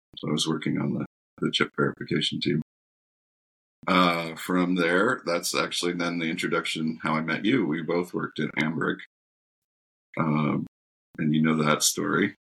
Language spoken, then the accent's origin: English; California, United States; So I grew up in Silicon Valley, and my original like after school job as a kid was at a startup.